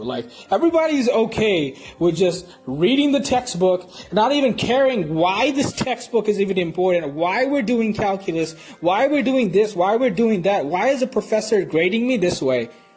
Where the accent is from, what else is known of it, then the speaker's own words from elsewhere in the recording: New York, United States; born there; my parents are from Bangladesh, by the way. I was born in New York, my family, very brown.